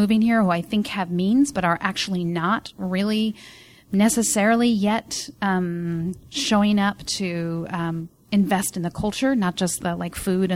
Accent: Portland, Oregon, United States; I grew up in Portland

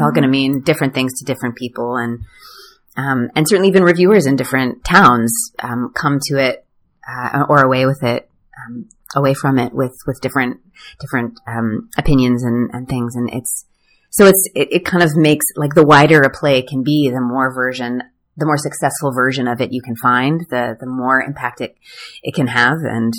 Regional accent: Atlanta, Georgia, United States; I grew up in Atlanta, and so, you know, half my friends were African-American

